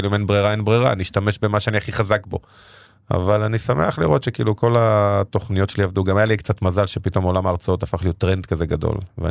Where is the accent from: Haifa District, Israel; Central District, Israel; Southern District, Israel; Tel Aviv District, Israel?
Tel Aviv District, Israel; Bnei Brak; עכשיו גדלתי בעיר בני ברק, פרדס קאסי שכונה בעיר, אני עד כיתה ח' הייתי בבית ספר דתי.